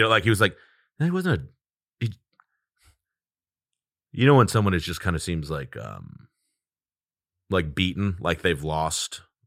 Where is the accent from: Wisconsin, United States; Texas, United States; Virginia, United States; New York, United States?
Texas, United States; Fort Worth; moved away; Like broad strokes, I'm from Fort Worth, Texas, South Side. But I haven't lived there in 20 years, so I guess I'm like from all over a little bit.